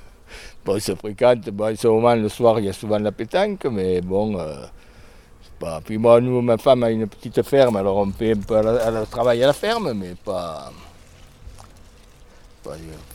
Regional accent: Ispagnac, Occitanie, France; Je suis à Ispagnac aujourd'hui parce que c'est mon village natal, mais sinon j'habite à côté de Véron.

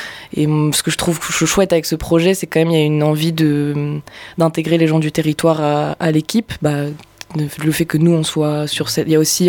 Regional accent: Sainte-Croix-Vallée-Française, Occitanie, France; On a grandi en Lozère. Moi, j'ai grandi à Sainte-Croix, Vallée française, et j'ai fait des études en sciences sociales

